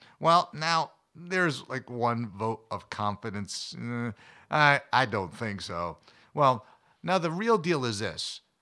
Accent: Northeast, United States; Well, growing up in the Northeast meant snow in the higher altitudes until most times like mid-April.

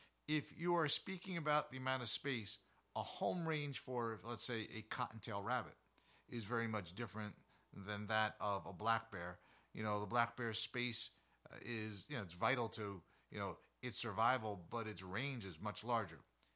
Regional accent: New Jersey, United States; born there; I was born in New Jersey.

